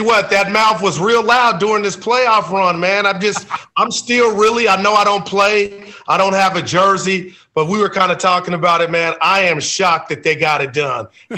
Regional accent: Union City, California, United States; We call it the Yune, but it's Union City, California.

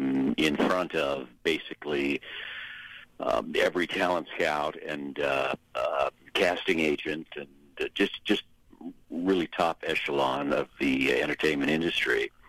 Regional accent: California, United States; I lived in California, I was raised in California, and from very, very early on, even before college, I was very interested in performing and acting

